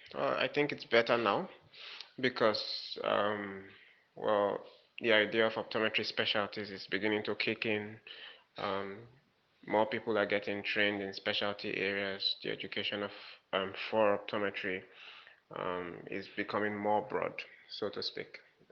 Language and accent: English; Edo, Nigeria; also born or lived in Abia State; I'm from Abia State. Yeah, but I grew up in Edo State, that's in the southwest of Nigeria, and I schooled there as well.